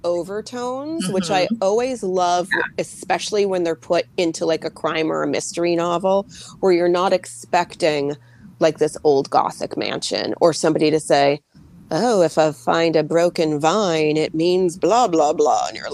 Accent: New England, United States; maybe just growing up in New England, like seeing so many apple orchards off season

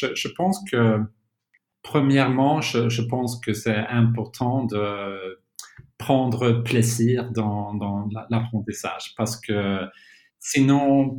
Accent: Sweden; first language Swedish; French is a second language; ma langue maternelle, c'est le suédois. Une autre langue que je parle, c'est l'anglais.

